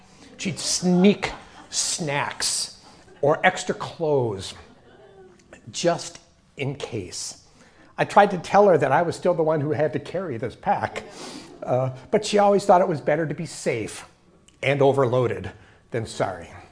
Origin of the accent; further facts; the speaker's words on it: Minnesota, United States; it was when I was growing up in Minnesota